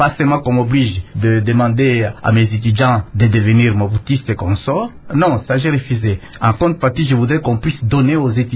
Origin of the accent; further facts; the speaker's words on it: Kayanza, Tanganyika, DR Congo; born there; Madame, je suis né à Kayanza, une localité du territoire de Congolo.